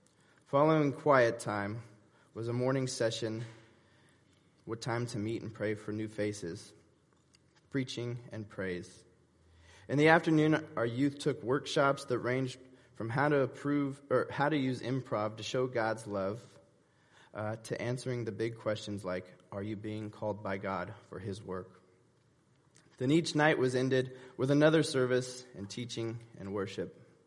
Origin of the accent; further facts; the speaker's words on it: Rancho Cordova, California, United States; born in 1988. Baptized in the gym before the sanctuary was built. I was born and raised in Rancho Cordova